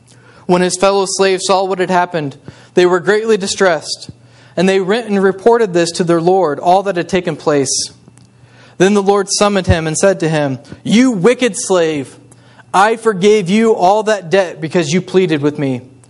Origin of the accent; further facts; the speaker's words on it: Indiana, United States; moved away as an adult; ever since I've moved up here, whenever people find out that I'm originally from Indiana